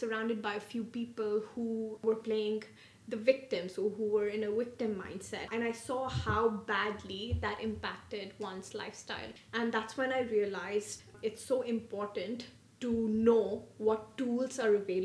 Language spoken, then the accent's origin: English; Dubai, United Arab Emirates; I was born and raised in Dubai. Went to school here, did my university from India